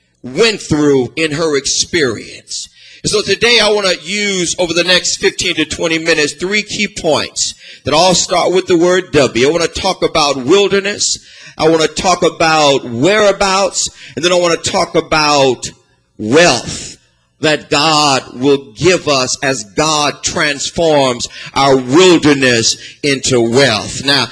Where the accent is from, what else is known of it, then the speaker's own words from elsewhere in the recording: Los Angeles, California, United States; like I saw when I grew up in Los Angeles in 1982 and 1983 and 1984.